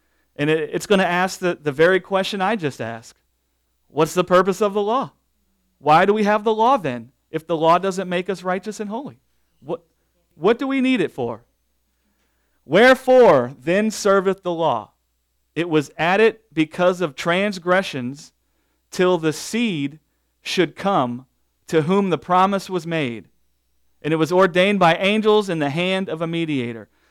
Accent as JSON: {"language": "English", "region": "the South", "country": "United States", "tie": "born or raised there", "said": "I grew up in the South, and as a kid, that's all I heard was about be holy."}